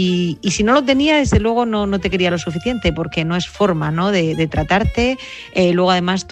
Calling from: Murcia, Region of Murcia, Spain; de Murcia.

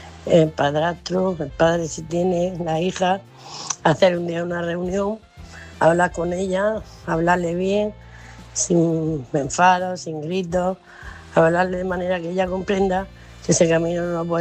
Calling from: Murcia, Region of Murcia, Spain; de Murcia

